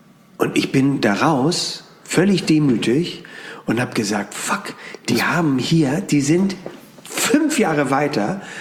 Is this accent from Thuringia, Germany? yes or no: no; Hamburg, Germany; ich komme aus Hamburg